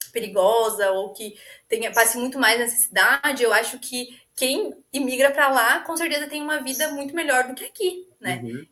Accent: Nova Petrópolis, Rio Grande do Sul, Brazil; now in Florianópolis, Brazil; do lugar que eu venho, lá de Nova Petrópolis, do Rio Grande do Sul, interior, né, a cidade todo mundo se conhece.

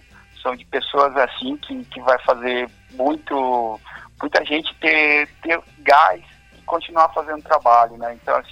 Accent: Cuiabá, Mato Grosso, Brazil; a gente é de Cuiabá, lugares que não é tão provável ter banda de rock, né?

